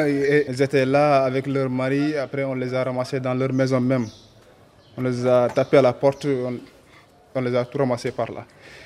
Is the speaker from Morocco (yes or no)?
no; Senegal; Je suis sénégalais.